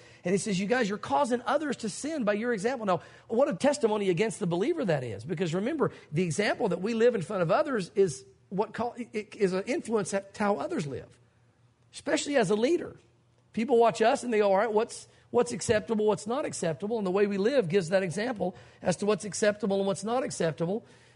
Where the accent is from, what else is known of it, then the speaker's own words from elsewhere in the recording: the South, United States; growing up in the South, I've heard all the church wants is your money